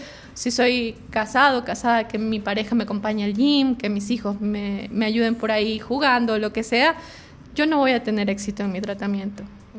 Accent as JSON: {"language": "Spanish", "country": "Ecuador", "said": "Si no nos ha pasado en algún día de nuestras vidas, para reflexionar, no somos ecuatorianos."}